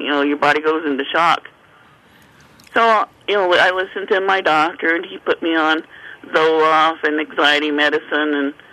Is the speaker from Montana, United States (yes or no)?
no; Illinois, United States; And we're from Illinois, and so Doug's family came from Texas.